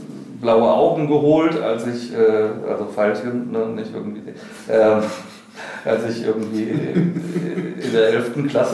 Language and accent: German; Wuppertal, North Rhine-Westphalia, Germany; Ich muss dazu sagen, ich komme vom Plattenland aus Wuppertal.